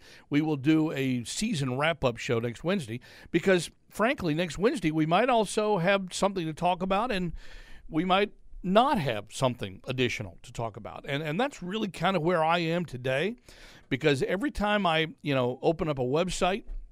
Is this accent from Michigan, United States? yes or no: no; Texas, United States; You know, to those, for instance, you know, a lot of you know I grew up in Texas, right? You know, I grew up a fan of the Dallas Cowboys because that's just where I grew up.